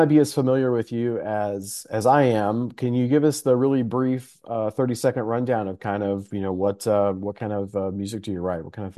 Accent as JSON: {"language": "English", "region": "Texas", "country": "United States", "said": "I'm from Texas, so I went to Baylor"}